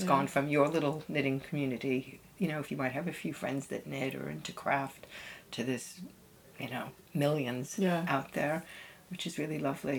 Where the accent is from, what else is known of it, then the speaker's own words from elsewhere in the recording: New York, United States; Growing up in New York hugely influenced me. I was a total city kid.